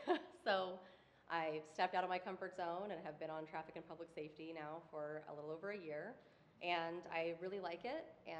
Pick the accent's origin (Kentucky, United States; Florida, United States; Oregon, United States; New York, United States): Oregon, United States; Beaverton; I'm from Tannisbourne, out in Beaverton, and when I moved there, it was farmlands and pretty much nothing else.